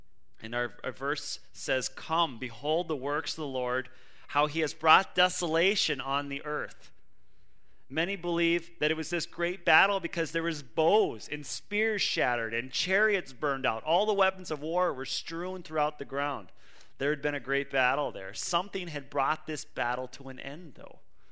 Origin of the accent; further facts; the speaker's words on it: United States; I'm an American. I like American history.